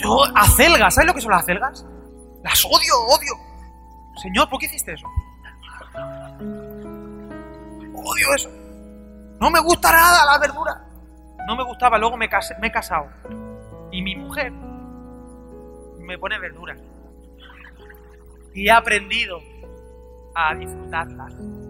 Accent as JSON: {"language": "Spanish", "town": "Valencia", "region": "Valencian Community", "country": "Spain", "said": "¿Usted sabe que yo vengo de Valencia, donde es la paella valenciana?"}